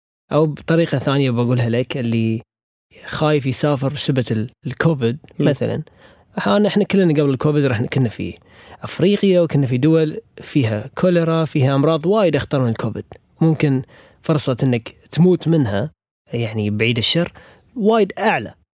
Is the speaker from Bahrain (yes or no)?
yes; Bahrain; فأحس يعني رجعتي للبحرين، دام أنا من البحرين،